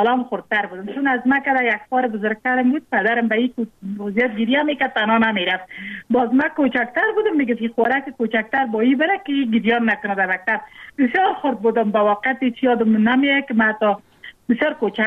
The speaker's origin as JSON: {"language": "Persian", "country": "Afghanistan", "tie": "born or raised there"}